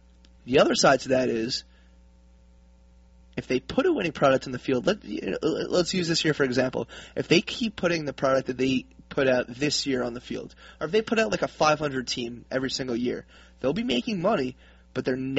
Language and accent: English; Long Island, New York, United States; I'm from Long Island, so I always read Newsday, and he is one of my favorite columnists to read.